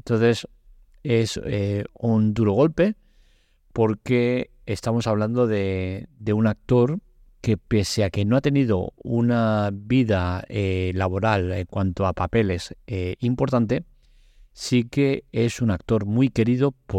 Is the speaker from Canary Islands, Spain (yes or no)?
no; Catalonia, Spain; yo estoy condicionado por mi lengua materna, pero yo creo que los que no sois de aquí de Cataluña tenéis desventaja